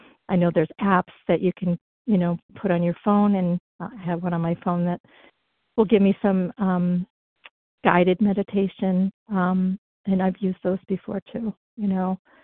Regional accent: Peabody, Massachusetts, United States; And I said, well, I grew up in Peabody.

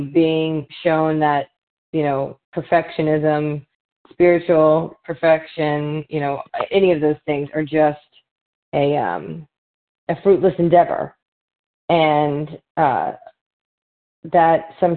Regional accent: Louisiana, United States; Yeah, I'm from Louisiana, a grateful recovering compulsive overeater.

